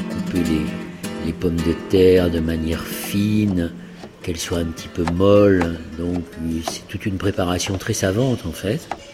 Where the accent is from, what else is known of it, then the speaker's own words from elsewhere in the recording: Bordeaux, Nouvelle-Aquitaine, France; Quand je suis bordelais, j'ai été habitué avec mes copains à aller très souvent au Pays Basque.